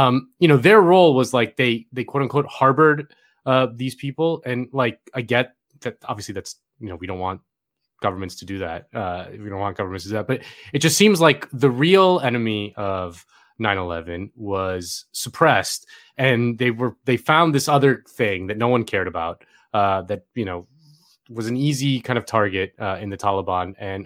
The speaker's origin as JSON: {"language": "English", "region": "Florida", "country": "United States", "tie": "born or raised there", "said": "The efforts of Senator Bob Graham from my home state of Florida, working with the 9/11 families over years to get that unredacted."}